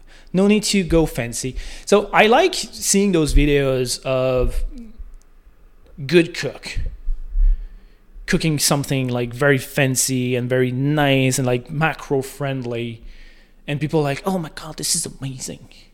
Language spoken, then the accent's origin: English; Canada; I'm Canadian.